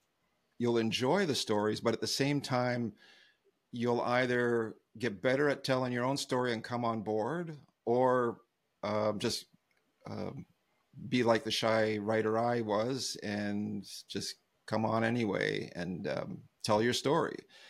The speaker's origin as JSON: {"language": "English", "country": "Canada", "said": "we're Canadian, so obviously we're going to get along."}